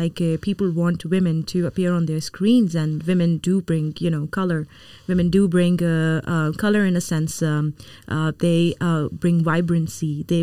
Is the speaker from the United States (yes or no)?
no; Pakistan; And I'm from Pakistan and I can tell you from that.